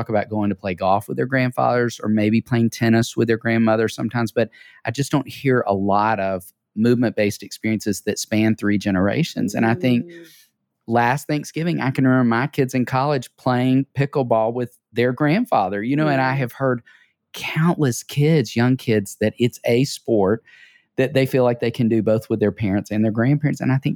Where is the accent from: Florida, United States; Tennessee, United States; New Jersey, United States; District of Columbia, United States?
Tennessee, United States; We are both from Tennessee.